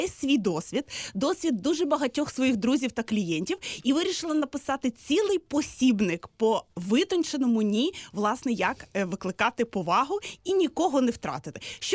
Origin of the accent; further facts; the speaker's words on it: Lviv, Lviv Oblast, Ukraine; особливо в нас на Західній Україні в першу чергу, тому що я зі Львова приїхала.